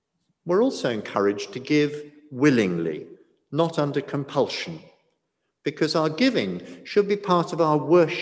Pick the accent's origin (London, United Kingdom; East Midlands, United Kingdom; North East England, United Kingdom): London, United Kingdom; Well, I grew up in London. My father was a successful city businessman.